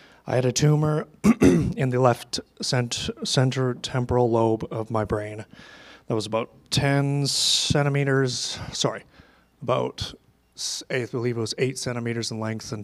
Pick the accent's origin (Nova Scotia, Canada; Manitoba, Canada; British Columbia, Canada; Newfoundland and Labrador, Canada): British Columbia, Canada; Chilliwack; now in Sparwood, Canada; I live now in Sparwood, which ain't far from here. I'm sure you all know about that place. I grew up in Chilliwack.